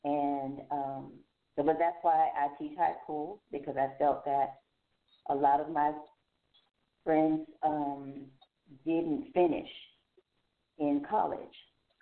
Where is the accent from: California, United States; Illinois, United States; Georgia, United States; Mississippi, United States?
Georgia, United States; Atlanta; those are the people who I saw as a little girl growing up in Atlanta who had the lawn mower businesses.